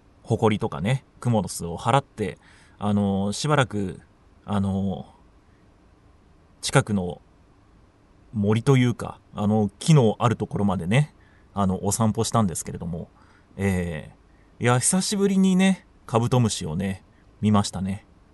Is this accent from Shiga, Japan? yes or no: yes; Hikone, Shiga, Japan; 出身が同じ地元滋賀県なんですね。